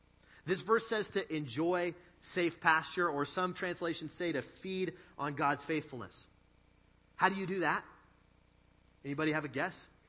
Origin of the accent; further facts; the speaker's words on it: Montana, United States; I mentioned earlier that I'm from Montana and that there isn't a lot of sunlight there in the winter, which is like 9 months of the year in Montana.